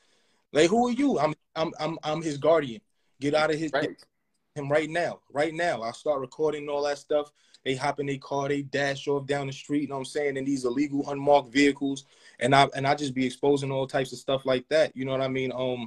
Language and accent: English; Brooklyn, New York, United States; I come from nothing. I'm from Brownsville, Brooklyn.